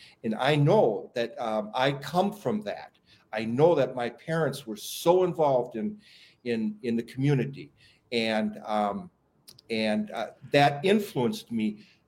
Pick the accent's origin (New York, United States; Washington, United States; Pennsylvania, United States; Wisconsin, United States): Wisconsin, United States; De Pere; Dr. Kristen, we may share some similar backgrounds. I'm from De Pere, Wisconsin.